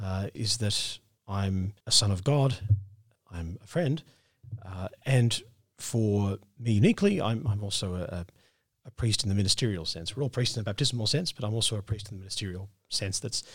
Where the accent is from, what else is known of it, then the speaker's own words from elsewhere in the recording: Albury, New South Wales, Australia; I come from Albury, New South Wales. It's sort of a southern New South Wales, and grew up there, did my schooling there, and then went to university in Wagga.